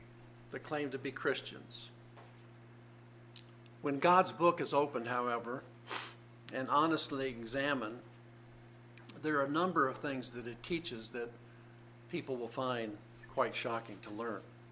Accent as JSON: {"language": "English", "town": "Indianapolis", "region": "Indiana", "country": "United States", "tie": "born or raised there", "said": "I grew up in the Indianapolis area. There must have been two dozen drive-in movies."}